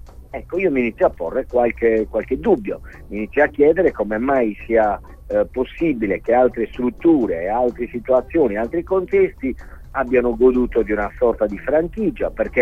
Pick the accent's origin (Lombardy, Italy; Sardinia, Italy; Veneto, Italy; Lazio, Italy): Sardinia, Italy; da sardo che, come al solito, è capacissimo di piagnucolare